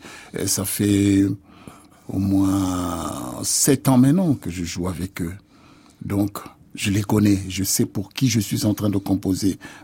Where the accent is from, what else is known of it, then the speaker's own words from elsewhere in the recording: Lufutoto, Kongo Central, DR Congo; born there; Moi, je suis né à Lufutoto. C'est pendant un voyage que ma mère faisait.